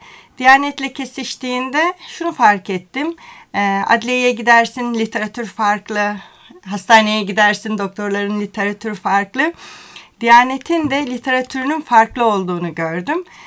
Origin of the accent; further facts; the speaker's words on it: Adana, Turkey; Memleket olarak Adanalıyım ama bir Ofluyla evliyim.